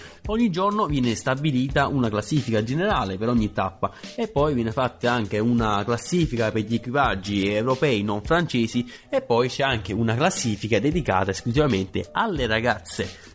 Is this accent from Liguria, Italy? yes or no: no; Taranto, Apulia, Italy; Comunque, sono di Tamburi